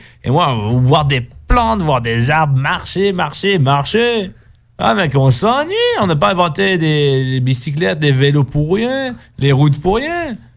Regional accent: Lyon, Auvergne-Rhône-Alpes, France; je suis un citadin, je viens d'une grosse ville, je viens de Lyon, donc je n'ai pas été... élevé dans la nature, tout cela.

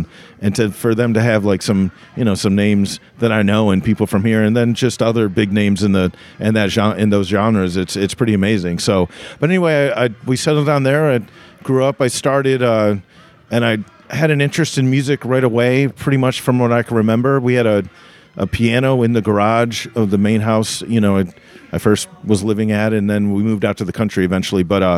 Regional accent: New York, United States; also born or lived in Norfolk, Virginia; I was born in Norfolk, Virginia, and I was given up for adoption. So I was adopted by a couple, and they ended up getting divorced, and I went with the mom, and we moved to upstate New York, which is central to New York.

